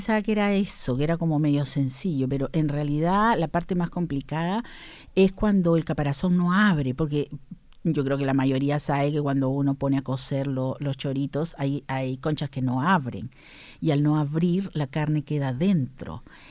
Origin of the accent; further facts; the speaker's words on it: Peru; como buena peruana, a nosotros nos crían desde chicas